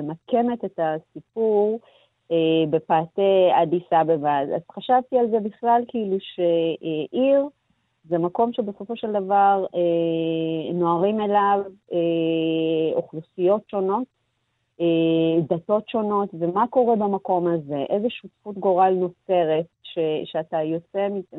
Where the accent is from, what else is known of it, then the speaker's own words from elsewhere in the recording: Ethiopia; Hebrew is a second language; now in Israel; אני עליתי לארץ ומאוד ניסיתי להיות ישראלית, ללמוד את השפה ולתרבות ולהבין מה קורה פה, וגם מצאתי את עצמי כזה, מין, יש לי עליי איזושהי חבילה של להיות אתיופית.